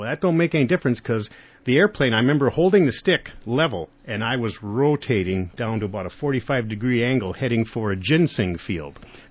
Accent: Medford, Wisconsin, United States; I was flying, and over by my hometown of Medford, Wisconsin.

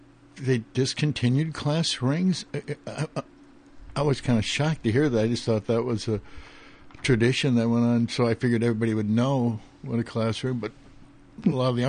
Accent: Winona, Minnesota, United States; now in California, United States; and I knew about Northfield because my sister went to St. Olaf, and I grew up in Winona and would come up and visit her.

